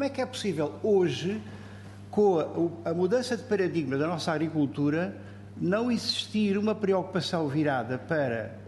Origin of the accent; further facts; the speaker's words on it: Pedrógão, Alentejo, Portugal; moved away as an adult; sou alentejano, nasci no Pedrógão Vidigueira